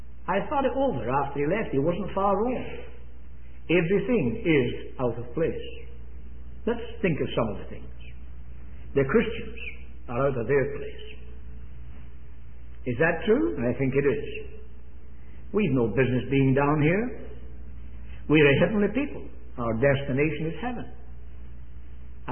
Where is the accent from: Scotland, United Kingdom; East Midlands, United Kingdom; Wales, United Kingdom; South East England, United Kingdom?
Scotland, United Kingdom; I should tell you I come from Scotland, in case you might not know.